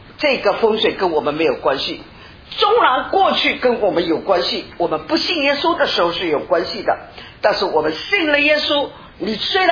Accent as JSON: {"language": "Chinese", "country": "China", "tie": "born there", "said": "正如同我们是中国人，我知道我生下来是中国，生在中国。"}